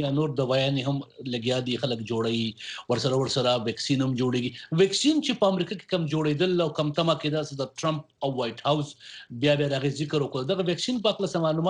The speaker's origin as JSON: {"language": "Pashto", "town": "Buner", "region": "Khyber Pakhtunkhwa", "country": "Pakistan", "said": "زه د پښتونخوا د بنیر یم"}